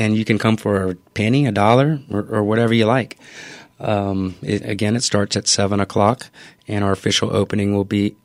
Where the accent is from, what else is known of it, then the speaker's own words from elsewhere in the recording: the South, United States; We're from the South.